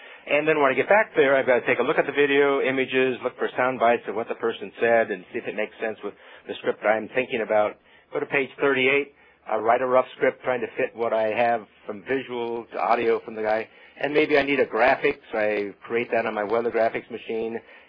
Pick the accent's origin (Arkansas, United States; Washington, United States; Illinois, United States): Washington, United States; Seattle; For those folks who are in Region 10, I'm from Seattle, Washington